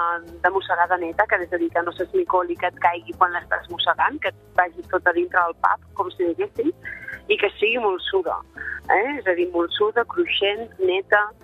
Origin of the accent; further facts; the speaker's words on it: Vilanova i la Geltrú, Catalonia, Spain; Jo soc de Vilanova i la Geltrú i tenim un dels ports pesquers més importants en gambes.